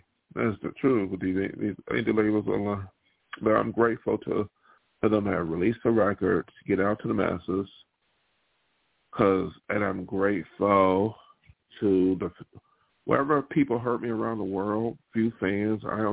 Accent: Buffalo, New York, United States; and then somebody said they came from Buffalo. You know what? My hometown.

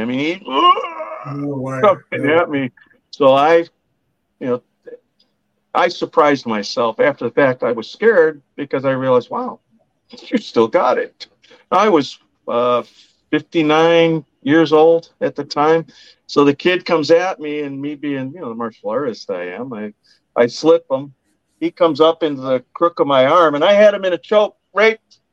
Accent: United States; Government, as an American, as I was raised, I always keep one eye open, always have with government.

